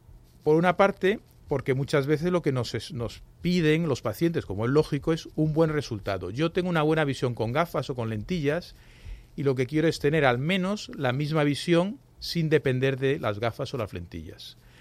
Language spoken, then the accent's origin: Spanish; Galicia, Spain; Como soy gallego, tengo que decir depende, ¿no?